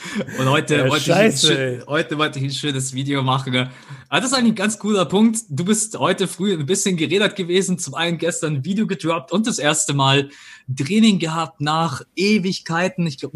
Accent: Bavaria, Germany; Bei uns in Bayern heißt es Faschingsferien

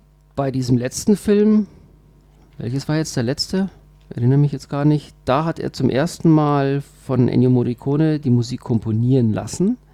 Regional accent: Switzerland; now in Germany; Also ich bin ja Schweizer, also wenn ich das mal so sagen darf, aber nur Zugereister.

